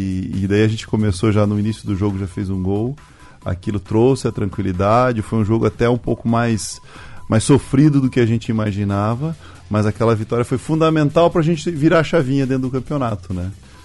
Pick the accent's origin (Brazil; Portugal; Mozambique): Brazil; Curitiba, Paraná; also born or lived in Cascavel; Nascido aqui em Cascavel, com 10 anos eu fui para Curitiba, fiz a minha vida lá, né?